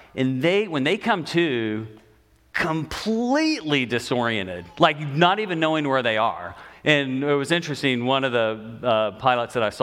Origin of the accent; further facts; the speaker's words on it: Memphis, Tennessee, United States; now in California, United States; I grew up initially in Memphis, spent a lot of my adult life overseas as a missionary.